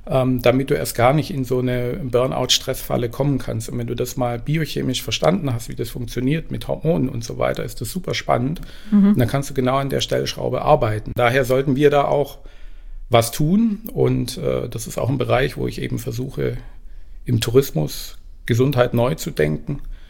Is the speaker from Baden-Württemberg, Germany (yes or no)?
yes; Esslingen, Baden-Württemberg, Germany; also born or lived in Tübingen; Direkt Schwarzwälder nicht, aber es ist meine Wahlheimat geworden. Ich bin geboren in Tübingen und aufgewachsen in Esslingen, also eher im Schwabeländle.